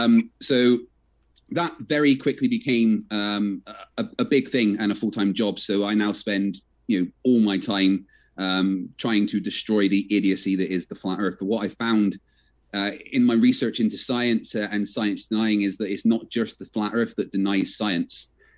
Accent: Bristol, South West England, United Kingdom; I'm from Bristol and an ex-Royal Navy engineer.

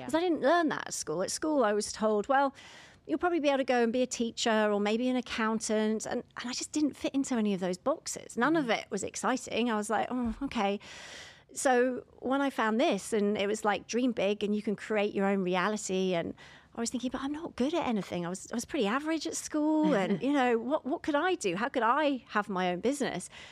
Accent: London, United Kingdom; now in United States; Obviously, I'm from London, England.

